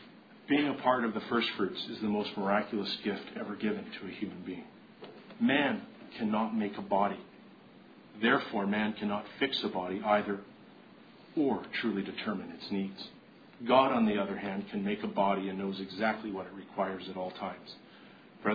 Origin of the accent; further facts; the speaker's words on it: Canada; And since I'm Canadian, it's only natural that hockey is in my DNA.